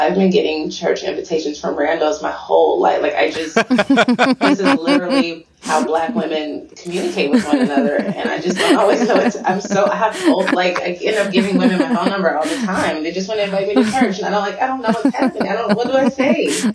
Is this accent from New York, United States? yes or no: no; Chicago, Illinois, United States; I grew up in Hyde Park, Chicago. So, this is where the Obamas were going to church.